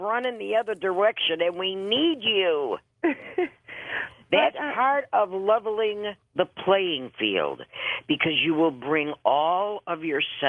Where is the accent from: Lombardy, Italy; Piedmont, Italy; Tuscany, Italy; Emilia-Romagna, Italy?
Tuscany, Italy; I am an Italian witch. I am from Tuscany.